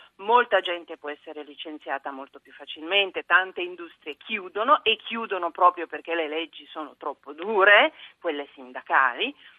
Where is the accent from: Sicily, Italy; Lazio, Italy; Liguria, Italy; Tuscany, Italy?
Lazio, Italy; Rome; Sono romana.